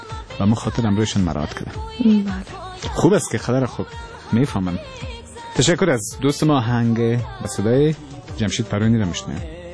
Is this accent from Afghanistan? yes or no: yes; Mazar-i-Sharif, Balkh, Afghanistan; ما از مزار شریف هستیم